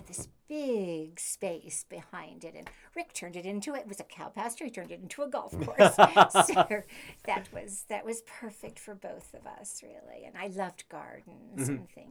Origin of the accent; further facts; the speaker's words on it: New Jersey, United States; We grew up in New Jersey, mm-hmm. very suburban, but we loved the country.